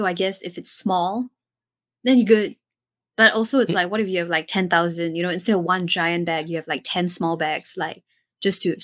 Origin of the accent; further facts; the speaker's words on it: Singapore; Like, as a person with a lot of baggage and like as a Singaporean that constantly goes to Bangkok.